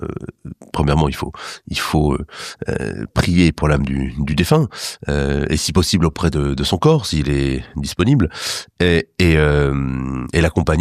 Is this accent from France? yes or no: yes; Erquy, Brittany, France; chez nous en Bretagne, à Erquy.